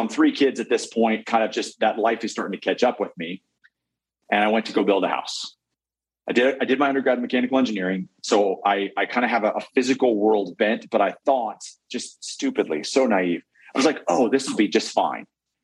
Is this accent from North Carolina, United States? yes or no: no; Arizona, United States; So I grew up in Arizona. Dad was a high school teacher. Mom was a flight attendant.